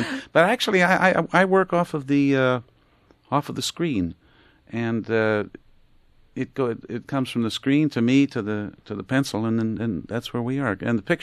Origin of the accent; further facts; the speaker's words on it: Aliquippa, Pennsylvania, United States; I played in many, around my hometown in Aliquippa.